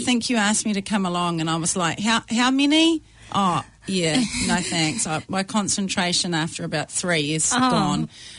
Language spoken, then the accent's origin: English; Waikato, New Zealand; I'm from the Waikato.